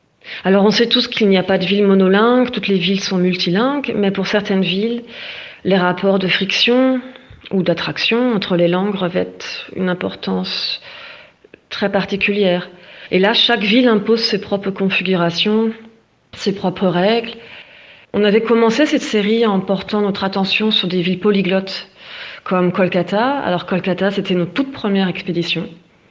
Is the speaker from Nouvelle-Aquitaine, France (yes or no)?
no; Paris, Île-de-France, France; moved away as an adult; now in Berlin, Germany; je viens de Paris et vis à Berlin depuis une petite vingtaine d'années.